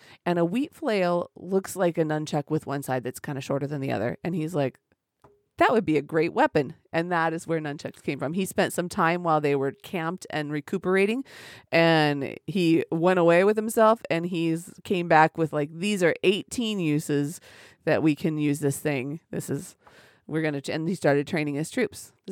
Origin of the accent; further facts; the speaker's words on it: Washington, United States; I'm from Washington and Idaho's right next door and we're very neighborly most of the time.